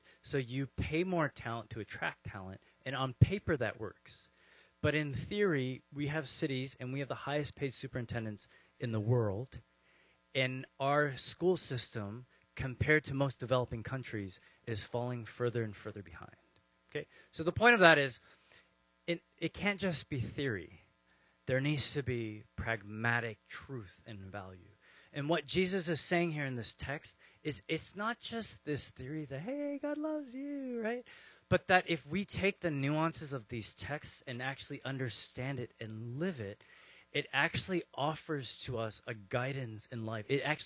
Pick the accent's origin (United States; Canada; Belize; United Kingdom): Canada; Toronto, Ontario; I'm from Toronto